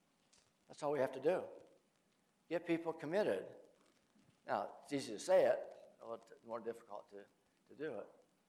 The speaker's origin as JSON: {"language": "English", "region": "Michigan", "country": "United States", "said": "You know, I'm from Michigan."}